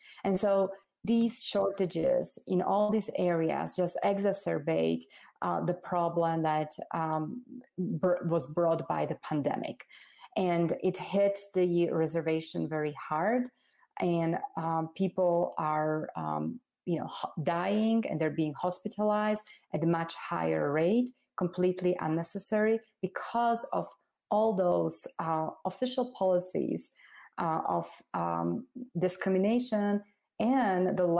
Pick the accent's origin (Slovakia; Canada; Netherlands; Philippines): Slovakia; I grew up in Slovakia. Everybody can tell that I'm an immigrant. I was 12 years old in 1989